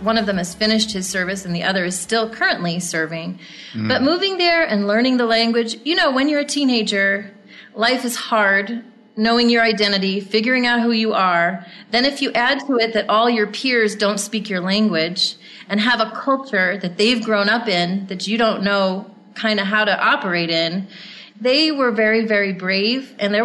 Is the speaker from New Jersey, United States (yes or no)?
yes; New Jersey, United States; Well, I grew up in New Jersey on the New Jersey shore.